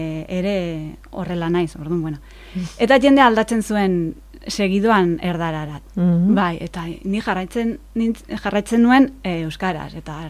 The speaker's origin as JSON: {"language": "Basque", "town": "Bilbao", "region": "Basque Country", "country": "Spain", "said": "ni banekien euskara, bueno, banekien. Eskolan ikasi nuen, ni Bilbokoa naiz, eta eskolan ikasi nuen"}